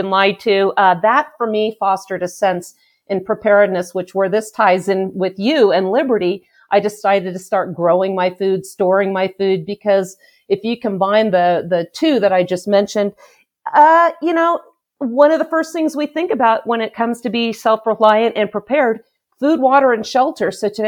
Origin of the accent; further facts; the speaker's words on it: California, United States; Well, I grew up in California, and I developed the preparedness lifestyle there once I became a mom